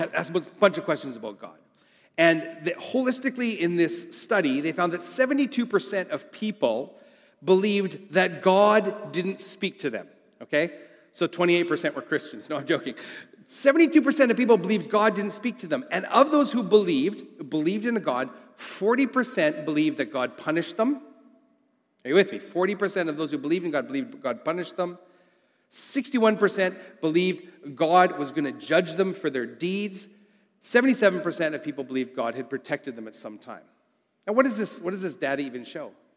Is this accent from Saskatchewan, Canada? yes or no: yes; Saskatchewan, Canada; I grew up in Saskatchewan.